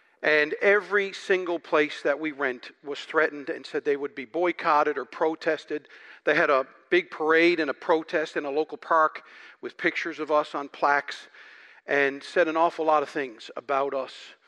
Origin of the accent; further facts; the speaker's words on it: Newfoundland and Labrador, Canada; Newfoundland is my island. I love it with all my heart.